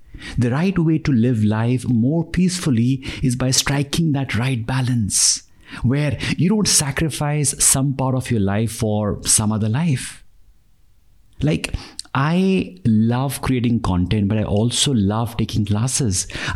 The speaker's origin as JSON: {"language": "English", "town": "Dehradun", "region": "Uttarakhand", "country": "India", "tie": "born or raised there", "said": "When I was working with Infosys in Chennai, I thought I should move back to my hometown where I can be close to my parents and take good care of them."}